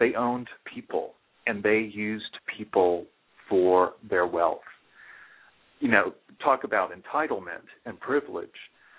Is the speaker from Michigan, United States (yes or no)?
no; New Orleans, Louisiana, United States; also born or lived in San Francisco; Well, I'm from New Orleans, and I moved back here a year and a half ago